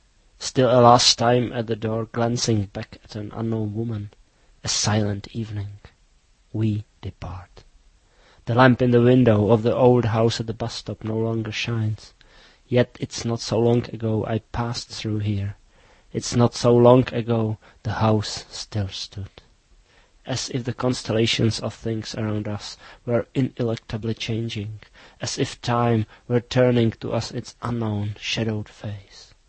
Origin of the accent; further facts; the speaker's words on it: Prague, Czechia; English is a second language; Actually, I was born in Prague, and I live in the city for more than 35 years.